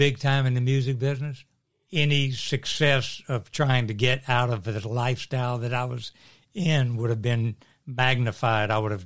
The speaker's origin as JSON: {"language": "English", "region": "Louisiana", "country": "United States", "said": "I'm from South Louisiana, one of eight kids. Grew up in a Catholic family. Left home when I was about 19"}